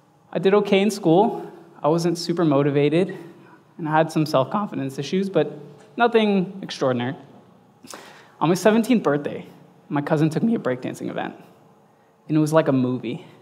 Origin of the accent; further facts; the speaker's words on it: Los Angeles, California, United States; I was born and raised in Los Angeles to loving parents who immigrated from Iran and a wonderful older brother.